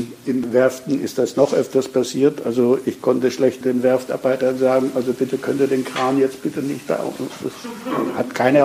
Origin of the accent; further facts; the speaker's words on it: Styria, Austria; und ich bin ein echter Steirer